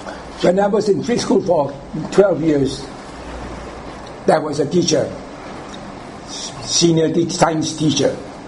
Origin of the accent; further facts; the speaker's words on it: Penang, Malaysia; May the 1st, I got my transfer back to Penang, to my hometown, to my family.